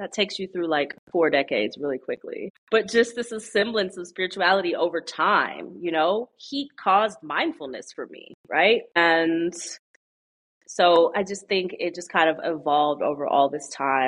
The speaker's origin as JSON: {"language": "English", "town": "Kansas City", "country": "United States", "tie": "born or raised there", "said": "started to have like some arguments with people who I grew up with in Kansas City"}